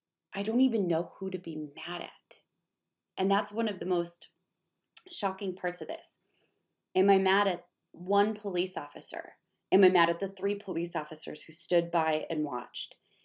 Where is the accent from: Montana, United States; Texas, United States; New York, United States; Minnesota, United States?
Minnesota, United States; I watched the video of something that happened in my home state of Minnesota